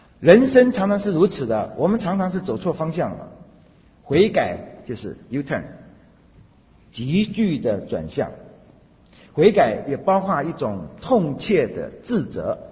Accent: China; 问题不是韩国人，问题也不是我们中国人，问题是日本人。

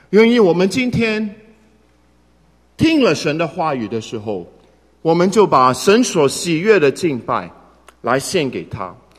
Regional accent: China; 你知道我是一个在传统教养上面长大的中国男孩，

